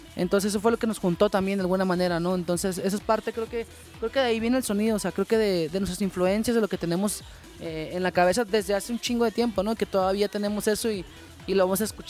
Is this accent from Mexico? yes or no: yes; Chihuahua, Mexico; Nosotros somos de Chihuahua, también Chihuahua es una ciudad muy pequeña, entonces la gente vive de otra manera, ¿no?